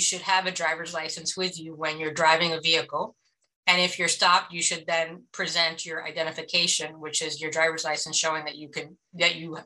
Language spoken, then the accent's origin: English; Florida, United States; I'm from Florida, so I don't know. I'm not from Georgia.